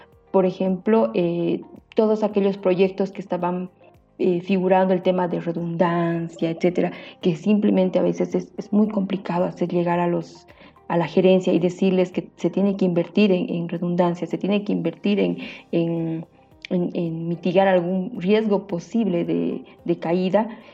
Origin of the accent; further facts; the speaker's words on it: Bolivia; Yo soy de Bolivia